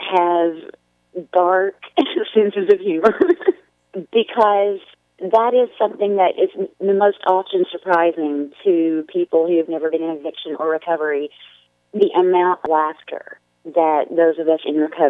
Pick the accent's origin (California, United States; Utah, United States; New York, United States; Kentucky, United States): Kentucky, United States; 10 years ago, I moved back to Eastern Kentucky and really embraced being Appalachian.